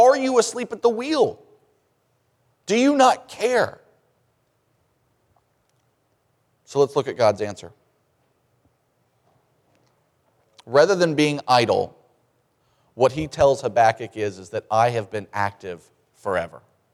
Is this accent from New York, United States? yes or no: no; Mississippi, United States; We're going to pick on my brothers and sisters. I'm from Mississippi, so I can do this.